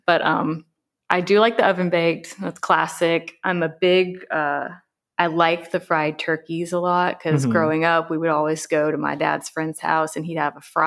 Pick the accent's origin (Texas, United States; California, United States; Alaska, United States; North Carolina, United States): Texas, United States; So I'm from Texas. We don't usually do the char grilled oysters or the oven roasted oysters or steamed oysters.